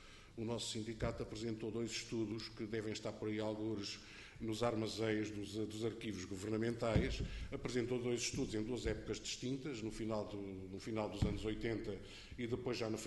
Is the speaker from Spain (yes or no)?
no; Elvas, Portalegre, Portugal; eu por acaso sou de Elvas, onde se fechou uma maternidade há uns anos atrás